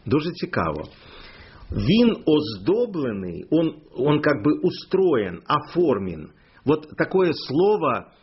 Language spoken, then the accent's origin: Ukrainian; Lviv, Lviv Oblast, Ukraine; born there; І оскільки я народився у Львові, то мені доручили, щоб я поїхав у Львів